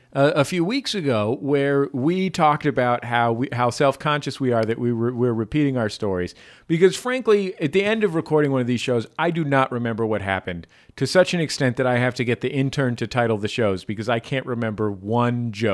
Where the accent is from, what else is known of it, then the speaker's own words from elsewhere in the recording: San Francisco, California, United States; She's from Marin County. I'm from San Francisco.